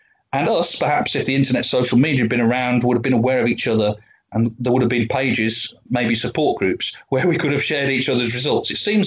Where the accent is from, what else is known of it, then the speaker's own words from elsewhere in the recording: South West England, United Kingdom; I grew up in Cornwall